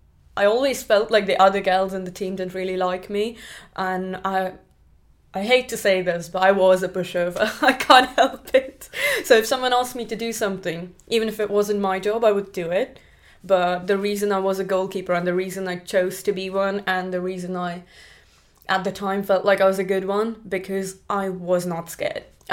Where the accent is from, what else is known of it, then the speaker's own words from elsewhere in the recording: Pune, Maharashtra, India; I grew up in India in a place called Pune. Well, Pune is a city, but I grew up in the outskirts